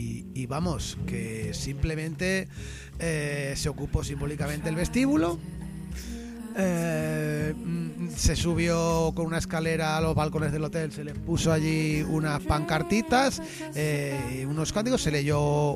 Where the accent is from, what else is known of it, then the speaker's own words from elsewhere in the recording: Spain; Así somos los españoles.